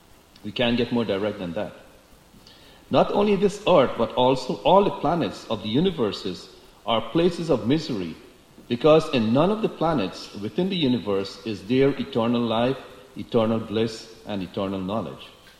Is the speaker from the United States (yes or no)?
no; Guyana; I know when I grew up in Guyana